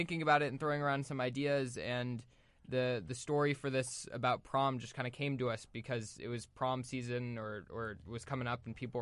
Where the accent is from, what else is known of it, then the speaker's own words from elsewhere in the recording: Los Angeles, California, United States; So we're from Los Angeles, and we have a great film program at our school.